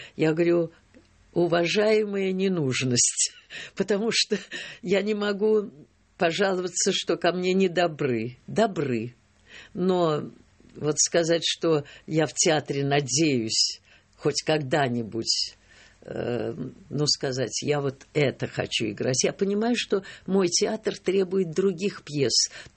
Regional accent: Siberia, Russia; что я именно из Сибири

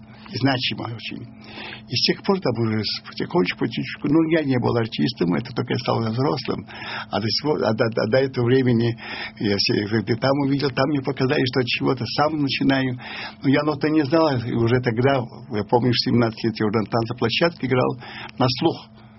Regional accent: Volga region, Russia; Ну и как-то заехали мы в Казань, вообще-то мы из Волги.

